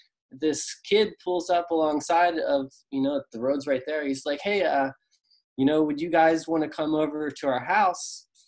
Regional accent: Maryland, United States; You know, I grew up in Maryland where there's not

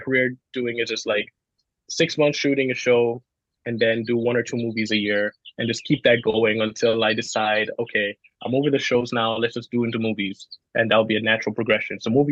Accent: Jamaica; so when growing up in Jamaica, we get a lot of like American television

